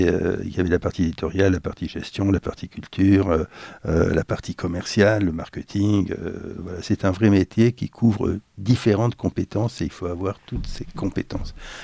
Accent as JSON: {"language": "French", "town": "Aix-en-Provence", "region": "Provence-Alpes-Côte d'Azur", "country": "France", "said": "Mais je suis d'Aix-en-Provence au départ. Oh. Oui, j'ai beaucoup bougé."}